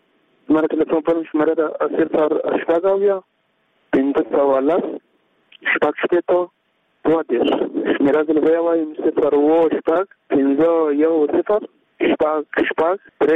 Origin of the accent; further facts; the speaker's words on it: Kunar, Afghanistan; د کونړ ولایت یم.